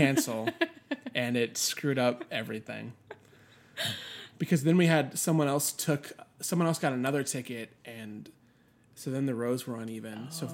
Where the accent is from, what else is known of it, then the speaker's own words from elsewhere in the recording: Oklahoma, United States; now in Los Angeles, United States; Yeah, I come from Oklahoma, and everyone has AC